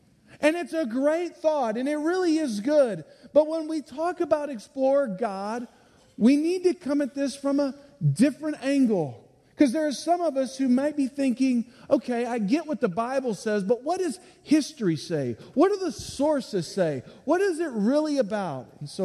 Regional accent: Missouri City, Texas, United States; I grew up outside of Houston, Texas, in Missouri City. We went to First Baptist Church every time the doors were open.

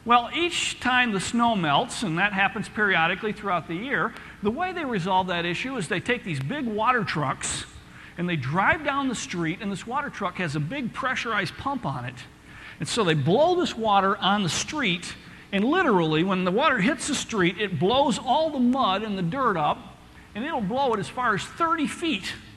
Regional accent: United States; You know, we come from America where we do everything right.

